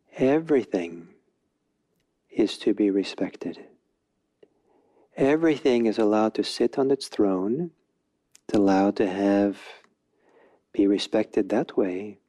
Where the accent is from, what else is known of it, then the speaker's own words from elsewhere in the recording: Norway; I'm from Norway, and there's lots of trolls, and they're kind of cute.